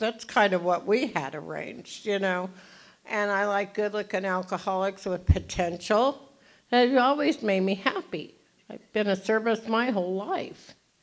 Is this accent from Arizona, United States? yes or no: yes; Phoenix, Arizona, United States; also born or lived in Houston, Texas; But I was born in Houston, Texas, and I grew up in Phoenix